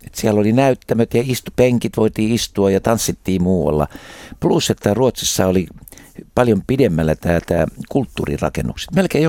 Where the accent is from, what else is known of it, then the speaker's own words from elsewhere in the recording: Russia; mä joudun vastuuseen siitä, että mä oon venäläinen